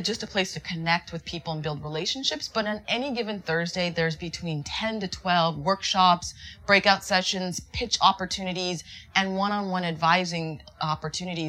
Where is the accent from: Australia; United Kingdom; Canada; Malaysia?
Canada; now in Miami, United States; So I'm from Canada.